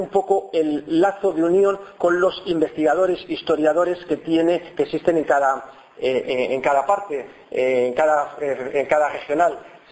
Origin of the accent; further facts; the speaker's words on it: Madrid, Community of Madrid, Spain; yo soy el único madrileño ahora mismo.